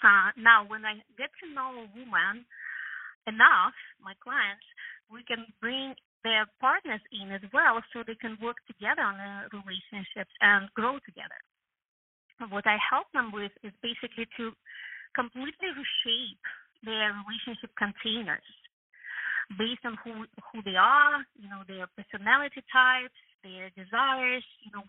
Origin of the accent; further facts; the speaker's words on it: Ukraine; English is a second language; moved away as an adult; also born or lived in California, United States; now in United States; I'm originally from Ukraine, so you can still hear my accent. And then I moved to California